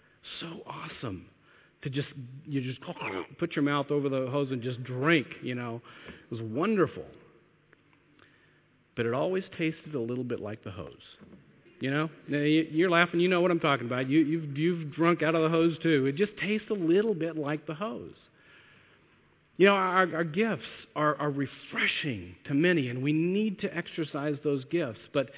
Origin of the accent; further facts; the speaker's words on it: Texas, United States; I grew up in Texas, and you know, in the summertime, it's really hot.